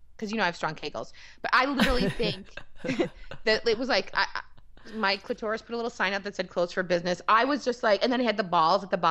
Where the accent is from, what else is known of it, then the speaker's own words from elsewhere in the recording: Midwest, United States; I'm a girl from the Midwest.